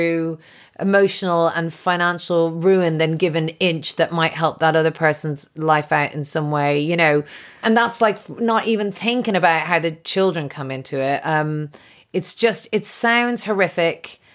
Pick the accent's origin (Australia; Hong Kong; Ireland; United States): Ireland; because I'm Irish and people don't in Ireland, they don't get divorced so much.